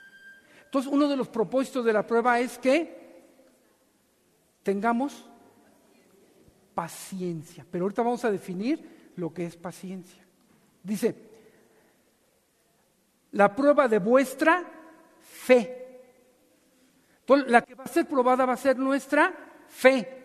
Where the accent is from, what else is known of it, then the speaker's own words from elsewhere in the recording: Mexico City, Mexico; Se nos atraviesa un chilango. Yo soy chilango. Yo sé de qué tipo de ser estoy hablando.